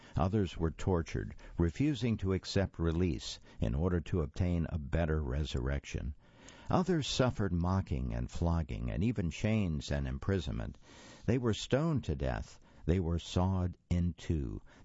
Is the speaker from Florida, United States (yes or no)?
yes; Tarpon Springs, Florida, United States; I grew up near Tarpon Springs, Florida.